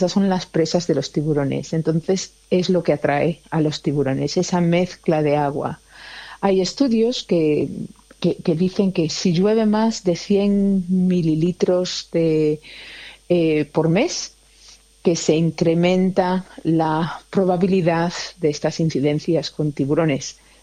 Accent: Galicia, Spain; yo soy española, soy gallega

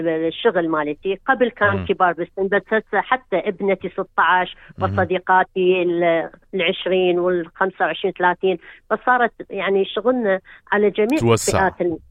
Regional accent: Iraq; also born or lived in Jordan; now in Australia; احنا كان يعني ظروف قصتنا انه طلعنا من العراق مضطهدين

